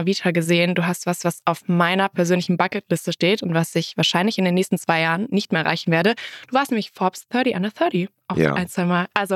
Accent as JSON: {"language": "German", "town": "Frankfurt", "region": "Hesse", "country": "Germany", "tie": "born there", "said": "weil ich bin gebürtige Frankfurterin."}